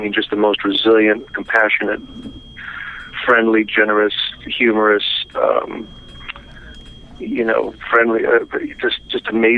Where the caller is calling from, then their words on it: Huntington Beach, California, United States; Huntington Beach.